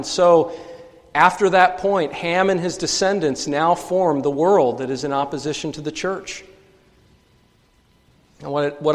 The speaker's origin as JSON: {"language": "English", "country": "United States", "tie": "born or raised there", "said": "I don't know about you, but as I've grown up as an American, almost the opposite has been encouraged."}